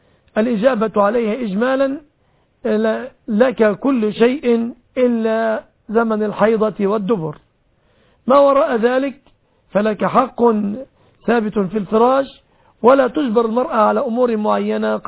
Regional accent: Egypt; عندنا في مصر

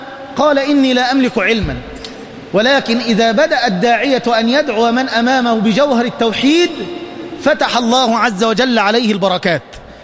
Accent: Egypt; كنت بحسبها عندنا في مصر هنا بنتدلع بس كده

